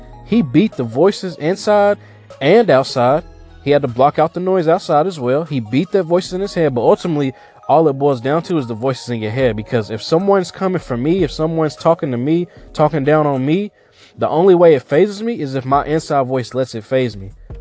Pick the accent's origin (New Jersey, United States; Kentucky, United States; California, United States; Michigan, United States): Kentucky, United States; I would think about other athletes in Kentucky and my home state who, if I quit, then they're getting better than me